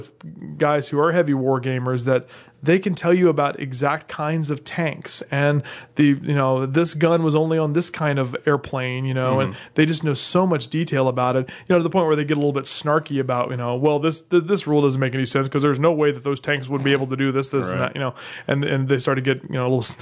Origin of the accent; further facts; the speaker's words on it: Virginia, United States; I grew up in Virginia, and so there was lots of battles and history.